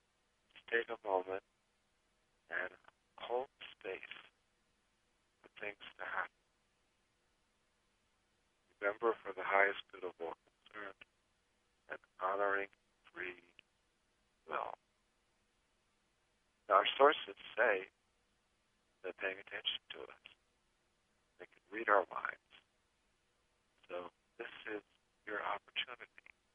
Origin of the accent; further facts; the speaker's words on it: Philadelphia, Pennsylvania, United States; And of course, Philadelphia is my hometown.